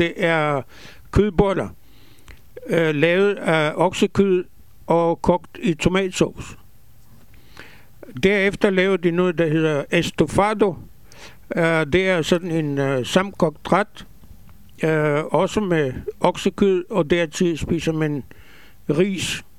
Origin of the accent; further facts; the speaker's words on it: Bulgaria; first language Ladino; Danish is a second language; moved away; also born or lived in Israel; Og selv efter emigrationen fra Bulgarien til Israel, i Israel, der var hjemmesproget stadigvæk ladino.